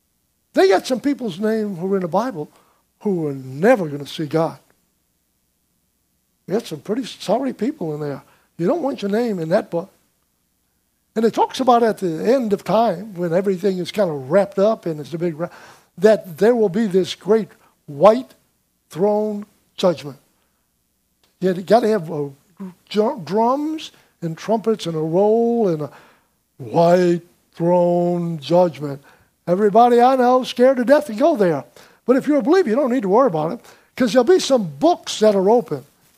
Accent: Slidell, Louisiana, United States; I've constantly reminded myself that I'm from Slidell. This is home for me. I don't want to be any other place on the planet.

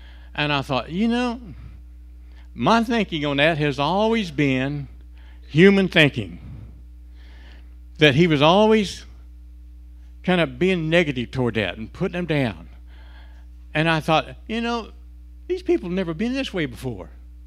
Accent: United States; yes, I'm an American. I'm very proud of being an American.

